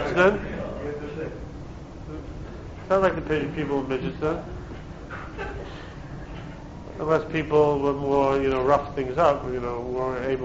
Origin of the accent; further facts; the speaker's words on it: Brooklyn, New York, United States; I grew up in Brooklyn, so everyone has a private sukkah.